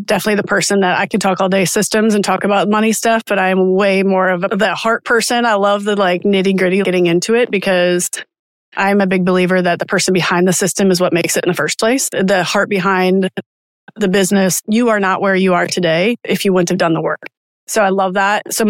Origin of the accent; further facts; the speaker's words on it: Wisconsin, United States; moved away as an adult; now in Knoxville, United States; ended up moved to Knoxville. I'm from Wisconsin originally, moved to Knoxville and interned for somebody.